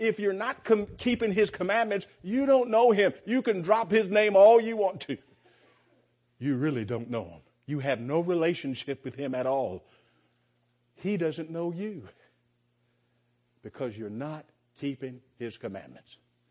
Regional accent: Santa Monica, California, United States; most of you know I'm a Californian. People in California don't make a big deal out of movie stars because you see them all the time. Santa Monica is where I grew up, and I saw movie stars all the time.

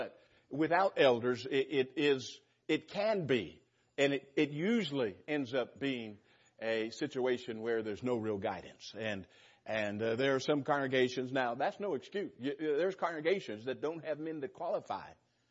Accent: California, United States; I'm from California, and I'm a Californian through and through. That's God's country, but only Californians would ever dare say that. I've been away from California longer.

